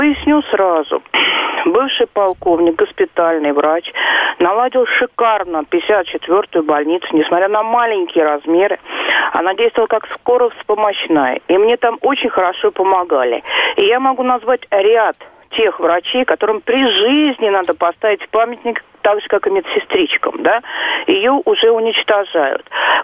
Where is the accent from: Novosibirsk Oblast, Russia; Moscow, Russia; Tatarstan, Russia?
Moscow, Russia; А я коренная москвичка